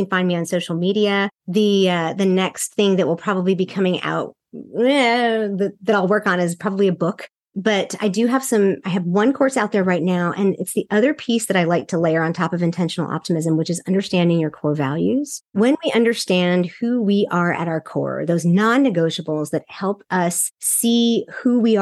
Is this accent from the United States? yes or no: no; South Korea; Like I said, I grew up in Korea and they build things very quickly.